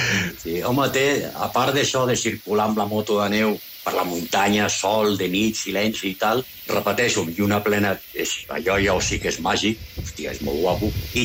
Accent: Barcelona, Catalonia, Spain; moved away as an adult; now in Cerdanya, Spain; Sí, jo soc de Barna. Jo em vaig criar a Barna. I amb 24, 25 anys, em va sortir l'oportunitat de vindre aquí a treballar.

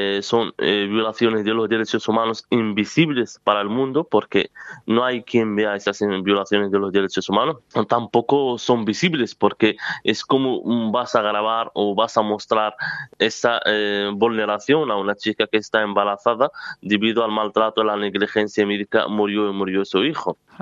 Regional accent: Western Sahara; moved away as an adult; Yo nací en el Sáhara Occidental, ocupado por Marruecos, y viví allí.

